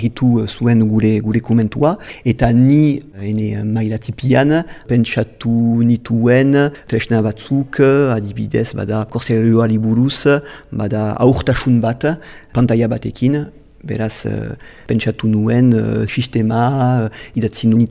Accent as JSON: {"language": "Basque", "town": "Saint-Palais", "region": "Nouvelle-Aquitaine", "country": "France", "tie": "born or raised there", "said": "Donapauren sortu nintzen, eta bai, handitu nintzen, ere bai, amikuzen. Amikuze, ene herrialdea da, bai."}